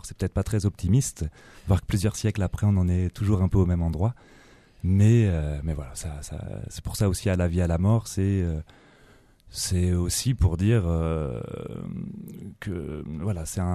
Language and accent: French; Paris, Île-de-France, France; à la base, je suis parisien. Et puis, depuis quelques temps, depuis un an, je suis auvergnat, en fait, où on crée un lieu en Auvergne à quelques-uns.